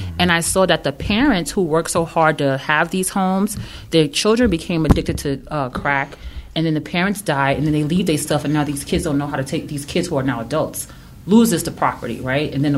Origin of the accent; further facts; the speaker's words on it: Brooklyn, New York, United States; So I'm from Brooklyn. I'm from Bed-Stuy. I was born and raised in Bed-Stuy. I'm a 1980s baby.